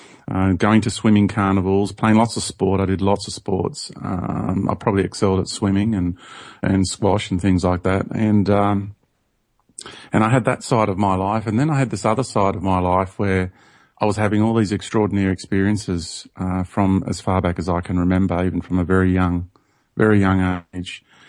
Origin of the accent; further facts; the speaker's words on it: Sydney, New South Wales, Australia; born there; I was born in Sydney, Australia. I went to school in Sydney, and I was christened a Greek Orthodox. I went to a Catholic boys high school